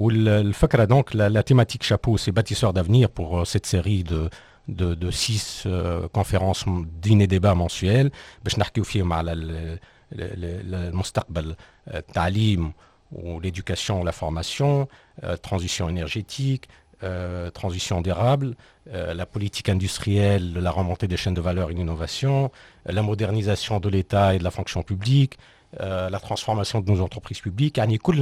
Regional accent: Tunisia; ولي كومبيتونس اللي عندنا في تونس وفي الخارج

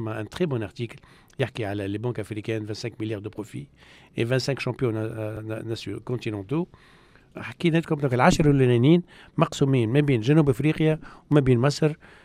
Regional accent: Tunisia; معناها فما بلايس ما انت كتونسي ماكش قادر باش تسوق في المكان هذاك

